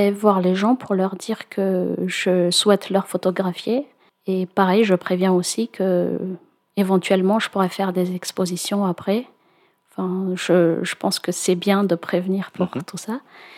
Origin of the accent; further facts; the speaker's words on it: Madagascar; now in France; J'ai grandi dans la brousse à Madagascar